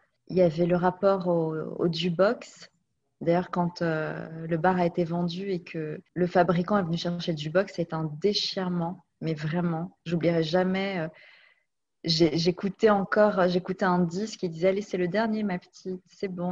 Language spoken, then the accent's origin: French; Paris, Île-de-France, France; born there; je suis née à Paris, dans le 9e arrondissement, dans la même clinique